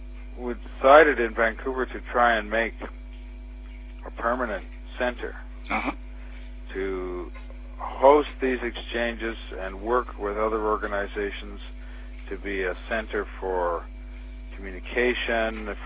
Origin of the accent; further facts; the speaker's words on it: Shanghai, China; I came from Shanghai